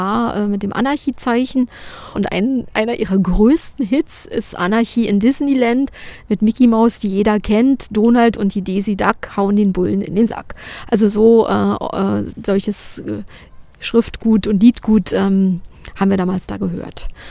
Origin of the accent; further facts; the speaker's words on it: Berlin, Germany; Ich bin in Kreuzberg auch zur Schule gegangen.